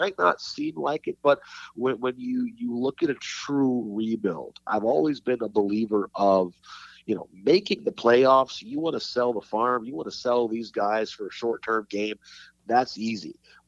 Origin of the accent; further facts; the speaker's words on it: Detroit, Michigan, United States; so I grew up in Detroit. I grew up in the late 90s. Hockey town